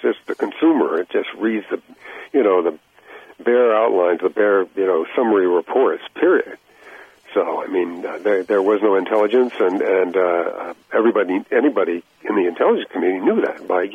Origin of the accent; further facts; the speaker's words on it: United States; My hope as an American